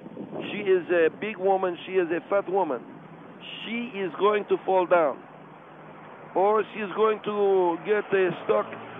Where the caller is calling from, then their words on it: Pasadena, California, United States; Yes, I'm from Pasadena.